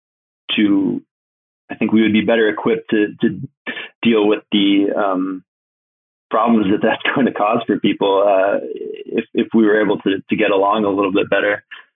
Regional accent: Alaska, United States; And I'm from Alaska

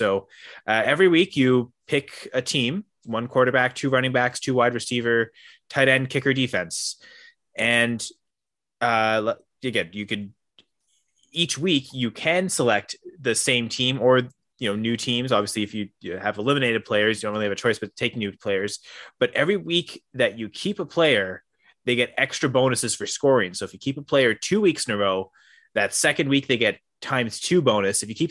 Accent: Canada

